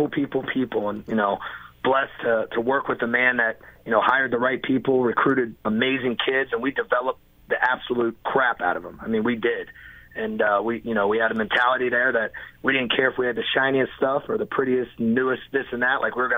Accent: Columbus, Ohio, United States; I was from Columbus, Ohio. My wife's family's from Columbus, Ohio.

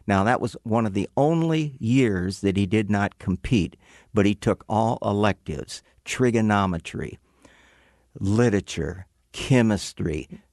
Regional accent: Iowa City, Iowa, United States; Being born and raised in Iowa City, graduating from City High, living in this town for almost 72 years

